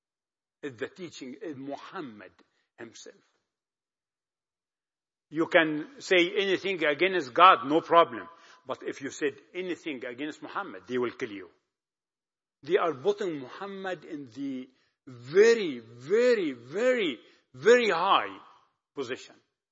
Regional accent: Egypt; I grew up in Egypt

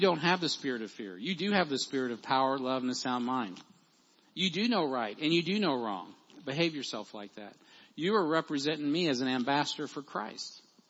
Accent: United States; You're like, well, I'm an American. Well, I am too.

